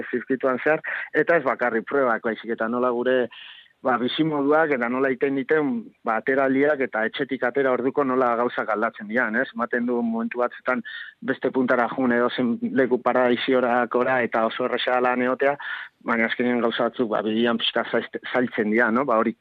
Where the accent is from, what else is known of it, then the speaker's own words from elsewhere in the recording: Basque Country, Spain; nahi izan dugu euskeraz egin, zegu euskalduna gara, eta orduan, mantentzeko gure nundi gatozen